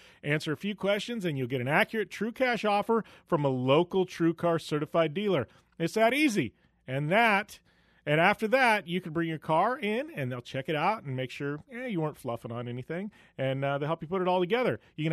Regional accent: Arizona, United States; But it's actually in Phoenix. So it's in my home state.

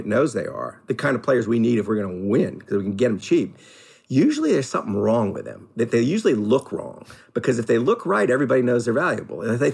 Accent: New Orleans, Louisiana, United States; So I grew up in New Orleans.

